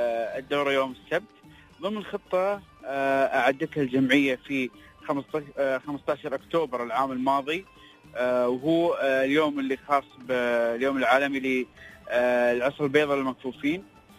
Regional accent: United Arab Emirates; يعني احنا اماراتيين،

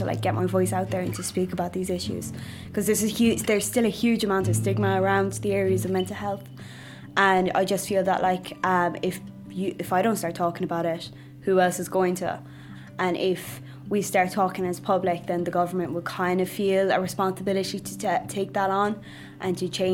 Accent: Tralee, Munster, Ireland; I'm 22 years old and I'm from Tralee. Born and bred in Tralee. I went to school here, my family's here.

